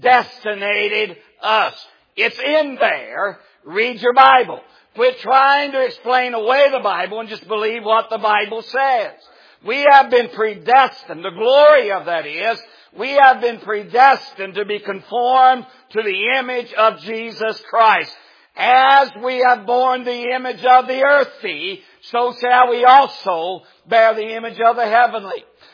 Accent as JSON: {"language": "English", "region": "West Virginia", "country": "United States"}